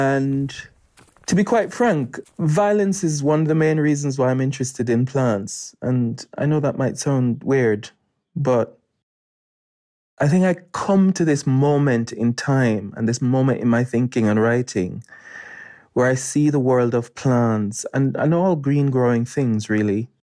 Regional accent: Jamaica; now in Leeds, United Kingdom; I'm a Jamaican who lives in Leeds.

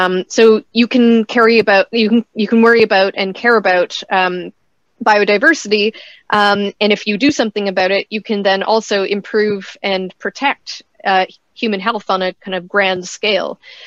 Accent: Saskatchewan, Canada; I'm from Saskatchewan in Canada

